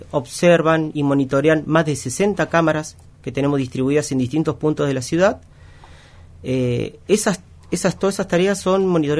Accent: Tierra del Fuego, Argentina; Yo soy fueguino y esto es una ciudad que ha crecido mucho.

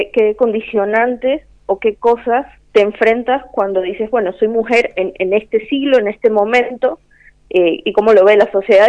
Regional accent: Ecuador; yo soy de Ecuador

